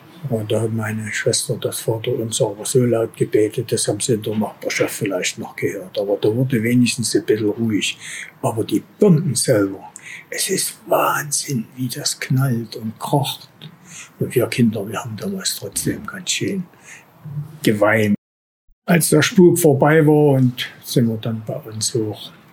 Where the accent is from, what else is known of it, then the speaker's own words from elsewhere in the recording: Hartau, Saxony, Germany; also born or lived in Chemnitz; ich bin geboren am 2.2.1939 in Chemnitz. Dann bin ich in der Kindheit groß geworden in Hartau. Das ist unmittelbar an der Stadtgrenze. Meine Eltern haben dort ein Lebensmittel- und Gemüsegeschäft.